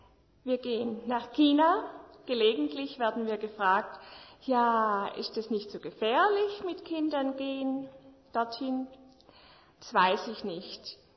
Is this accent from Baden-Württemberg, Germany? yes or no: yes; Baden-Württemberg, Germany; now in Wain, Germany; ich bin aufgewachsen auf der Schwäbischen Alb. Jetzt wohnen wir in Wein, das liegt im Landkreis Biberach.